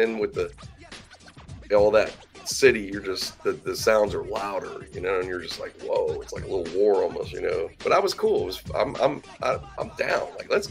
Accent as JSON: {"language": "English", "town": "Pittsburgh", "region": "Pennsylvania", "country": "United States", "said": "I'm from Pittsburgh and you did a lecture there."}